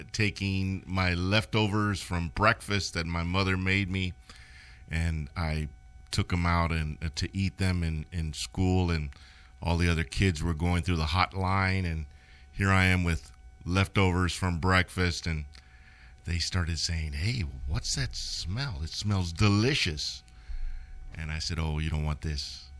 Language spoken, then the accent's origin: English; Dallas, Texas, United States; I grew up here in Dallas, Texas. And I grew up in a small Hispanic household